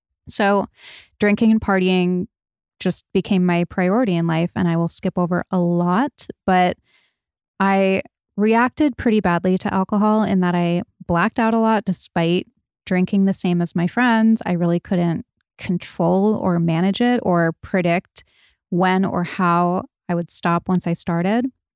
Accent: Rhode Island, United States; I grew up in Rhode Island. I had a totally normal, totally nice upbringing.

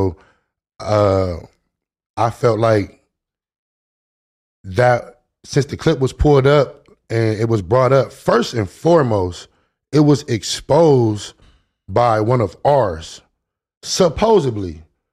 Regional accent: Long Beach, California, United States; Myself, I have family from Long Beach. I grew up in Long Beach.

